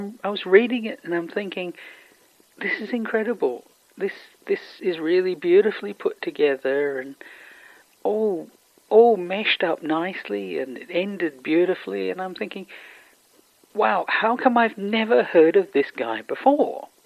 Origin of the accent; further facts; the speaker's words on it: Adelaide, South Australia, Australia; now in China; No, I'm from Adelaide in Australia.